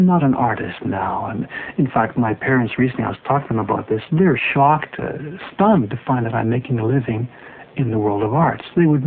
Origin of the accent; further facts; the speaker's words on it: Canada; I'm a Canadian, I guess, and we don't do it that way.